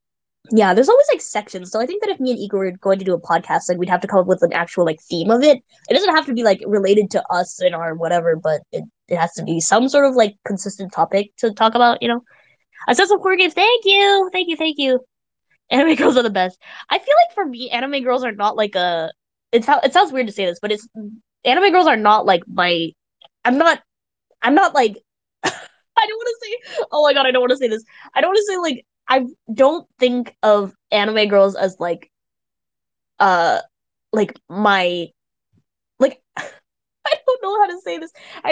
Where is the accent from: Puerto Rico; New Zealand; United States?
New Zealand; I'm a New Zealander, so I laugh with you.